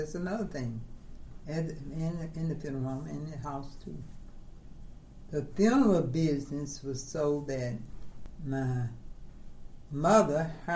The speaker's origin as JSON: {"language": "English", "town": "Mansfield", "country": "United States", "tie": "born or raised there", "said": "Growing up in Mansfield, we attended an all-black school. And by living in the city, we had to catch a bus."}